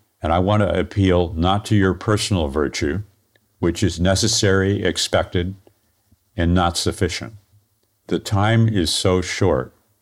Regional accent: St. Louis, Missouri, United States; I'm not a world leader, and I'm an engineer from St. Louis, Missouri.

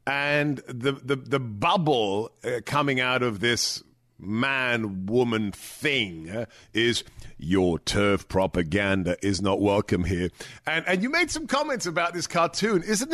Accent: England, United Kingdom; when I was growing up in England, the thing in the 80s that we heard about all the time

